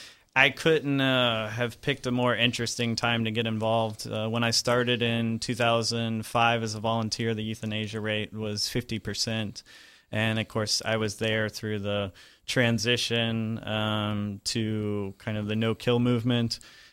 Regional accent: Riverview, Florida, United States; Growing up in Riverview, I'd never been to the county shelter, and out in the country, people didn't really call animal control

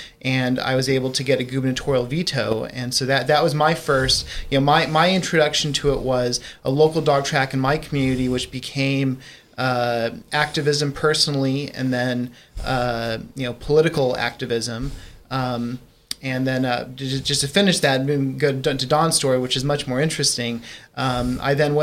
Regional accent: Portland, Oregon, United States; Well, I grew up in Portland, Oregon, and my mother always had rescue dogs around.

